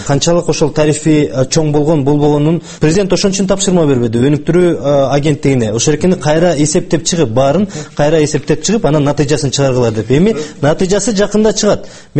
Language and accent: Kyrgyz; Naryn, Naryn Region, Kyrgyzstan; мен өзүм нарындыкмын